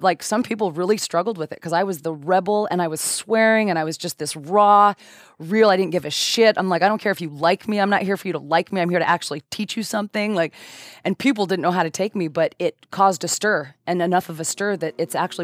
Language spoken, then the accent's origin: English; United States; And that's what it has to be for me because, you know, I'm American. I want results.